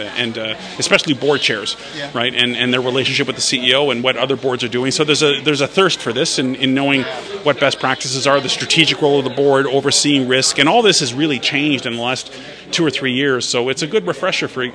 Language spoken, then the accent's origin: English; Canada; I'm from the Great White North in Canada